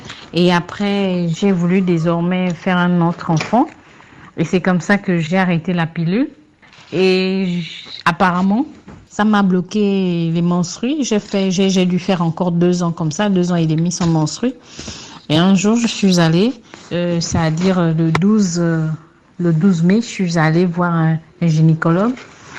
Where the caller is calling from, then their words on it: Libreville, Estuaire, Gabon; je suis gabonais, j'ai 37 ans.